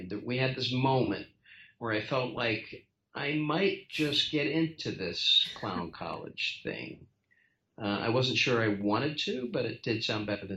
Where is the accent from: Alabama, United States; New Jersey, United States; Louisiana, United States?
New Jersey, United States; Atlantic City; I grew up in Atlantic City in that area, and there was a place called Steel Pier.